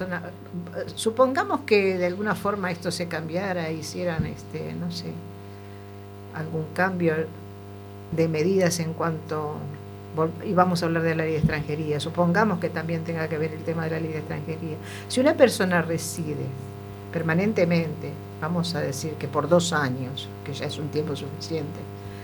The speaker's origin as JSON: {"language": "Spanish", "country": "Uruguay", "moved": "yes", "said": "Cuando hay elecciones en Uruguay, los uruguayos que estamos acá no votamos."}